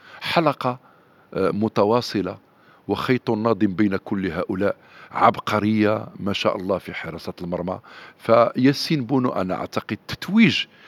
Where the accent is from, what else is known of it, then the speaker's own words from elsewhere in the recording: Salé, Rabat-Salé-Kénitra, Morocco; بواحد صديقي وابن بلدتي، وهو الملهم والمعلم الأول للزاكي بدو اللي هو عبد اللطيف العلو، أيضا كان حارس دولي وهو حارس من نادينا الجمعية الرياضية السلوية لمدة 20 سنة